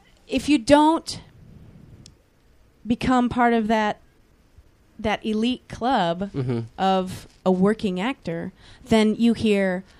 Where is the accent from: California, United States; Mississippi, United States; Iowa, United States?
Iowa, United States; Norwalk; Correct. And... Little town, Norwalk. Yay, Norwalk. Little town in Iowa.